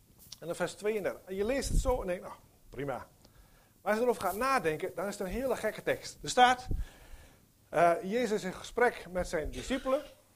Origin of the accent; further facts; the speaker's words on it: Overijssel, Netherlands; Ik kom uit Overijssel, hè?